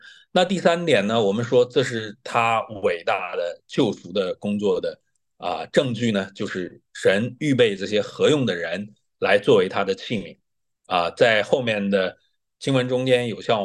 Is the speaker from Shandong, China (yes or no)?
no; Nanjing, Jiangsu, China; 就像我们南京人，我们知道我们南京人比较恋家这个是比较有名的